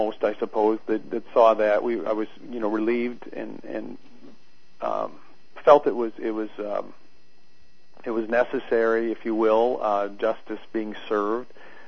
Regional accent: North Dakota, United States; also born or lived in Missouri; And I grew up in North Dakota. I served a church in Missouri near Holt Summit. Well, actually near Jefferson City for almost 7 years, and then I've been here about 9 years.

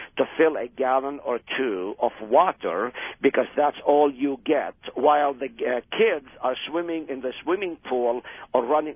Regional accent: Palestine; moved away; As you know, I am from Palestine myself.

